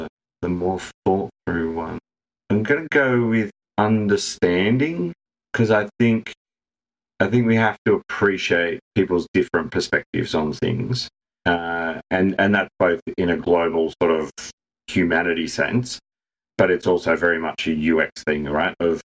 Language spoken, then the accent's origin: English; Sydney, New South Wales, Australia; so I grew up in Sydney